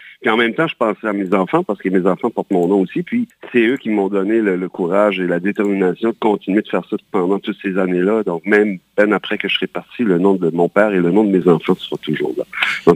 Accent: Petit-Rocher, New Brunswick, Canada; also born or lived in Pointe-Verte; j'ai habité pratiquement partout dans Belle-Baie. Je suis né à Pointe-Verte, j'ai grandi à Petit-Rocher, donc on peut dire que j'ai la double citoyenneté, j'aime dire ça. Et maintenant, j'habite à Beresford

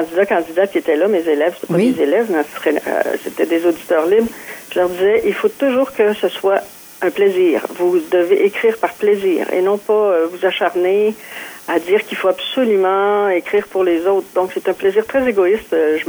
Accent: Saint-Hyacinthe, Quebec, Canada; En tout cas, moi, je suis de Saint-Hyacinthe

